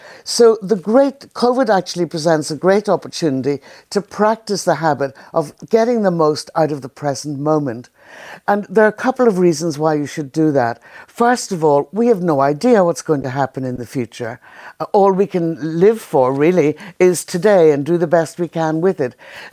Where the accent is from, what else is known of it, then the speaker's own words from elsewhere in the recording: Ulster, Ireland; I'm from Donegal. I'm no guru.